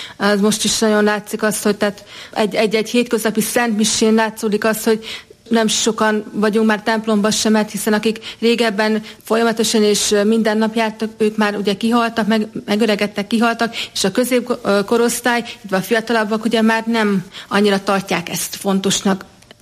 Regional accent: Jászárokszállás, Jász-Nagykun-Szolnok, Hungary; moved away as an adult; Igen, tehát én jászárokszállásról származom, tehát egészen 2003-ban jöttem el jászárokszállásról, tehát tanulmányok, meg a rendbelépés véget is, úgyhogy de mindvégig ott éltem jászárokszálláson.

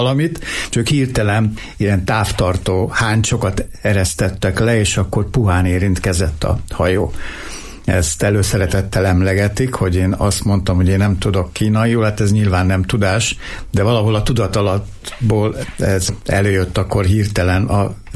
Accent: Beijing, China; also born or lived in Korea; Nem, Pekingben születtem 1954-ben. A szüleim diplomaták voltak, és szerelmesek lettek egymásba, összeházasodtak, és így születtem meg Pekingben.

